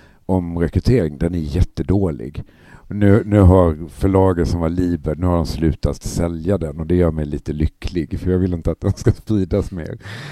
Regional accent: Skåne, Sweden; also born or lived in Blekinge; now in Stockholm, Sweden; Ja, jag är skåning, som man kanske hör, för utanför Lund och uppvuxen i Skåne och Blekinge. Jag har bott i Stockholm nu i 20 års tid

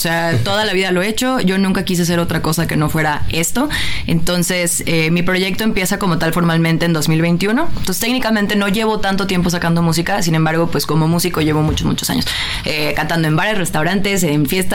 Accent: Mérida, Yucatán, Mexico; now in Mexico City, Mexico; yo vengo ahorita de Mérida, donde habemos, ¿qué te gusta? 20 proyectos, metiéndole con mucha fuerza a esto, y me vengo a la Ciudad de México a vivir

